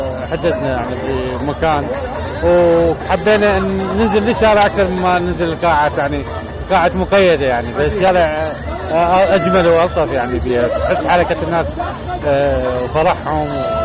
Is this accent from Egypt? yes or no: no; Baghdad, Baghdad Governorate, Iraq; والله إحنا طبعا من بغداد أصلا،